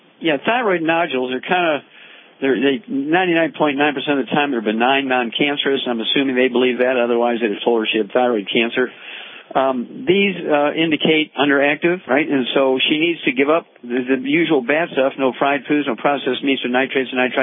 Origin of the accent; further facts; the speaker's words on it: Missouri, United States; Chuck, let's go to Missouri, my home state, and Phyllis.